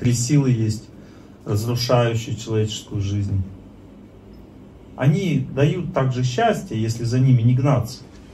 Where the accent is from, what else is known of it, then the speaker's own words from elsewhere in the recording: Russia; я из России с еврейскими кровями